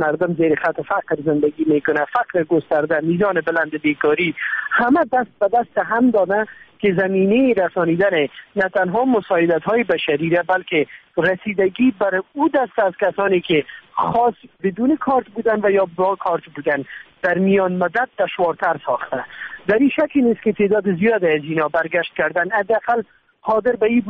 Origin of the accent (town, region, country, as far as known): Afghanistan